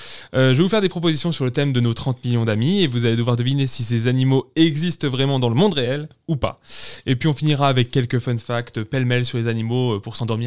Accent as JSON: {"language": "French", "country": "United States", "said": "J'ai pas calculé en Celsius, hein, désolé, je suis américain."}